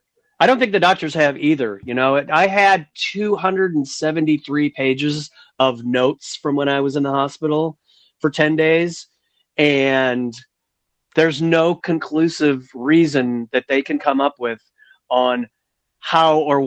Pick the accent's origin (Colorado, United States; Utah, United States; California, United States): Colorado, United States; born there; also born or lived in Dakota County, Minnesota; I was born in Arapahoe County, Colorado. I moved to Dakota County, Minnesota.